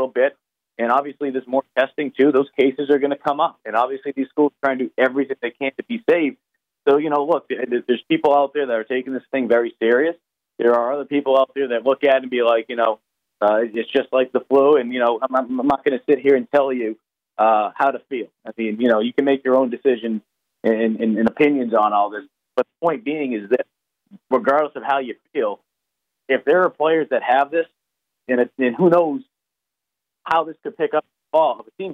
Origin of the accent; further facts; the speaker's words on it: Boston, Massachusetts, United States; I mean, I know you're from Jersey, I'm from Boston, so the pace is a little bit different down here.